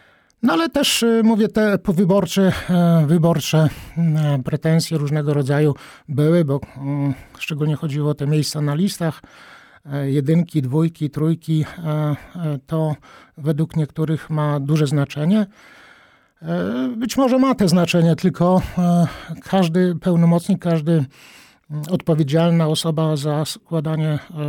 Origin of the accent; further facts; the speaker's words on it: Łomża, Podlaskie Voivodeship, Poland; Ja jestem Łomżyniakiem od urodzenia, z krwi i kości i myślę, że znam problemy Łomży